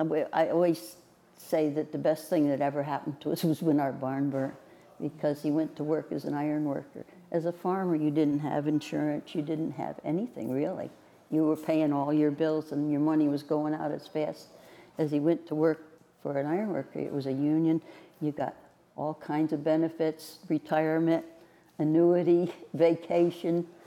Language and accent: English; New York, United States; Actually, I grew up in Delaware County, but my grandparents were from over this way